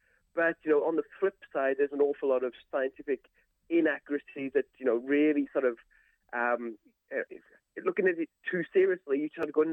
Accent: United Kingdom; So I grew up in Britain in the 1970s on British television sci-fi

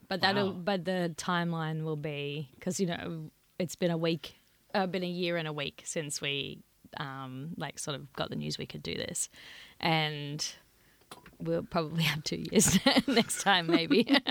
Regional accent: Terrigal, New South Wales, Australia; I grew up in Terrigal.

